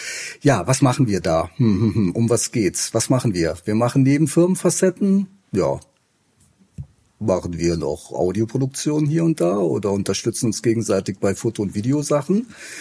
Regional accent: Neuwied, Rhineland-Palatinate, Germany; weil ich bin ja auch aus Neuwied.

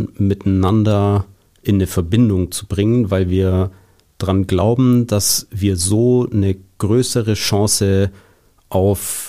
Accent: Krumbach, Bavaria, Germany; in Krumbach, einem Ort zwischen Ulm und Augsburg in Bayern, wo ich aufgewachsen bin.

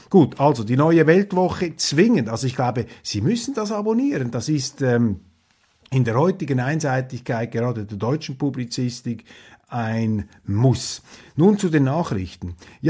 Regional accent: Switzerland; Und das ist der wesentliche Grund, warum ich als Schweizer Schweizer sage, auf keinen Fall dürfen wir da bei diesem Club mitmarschieren

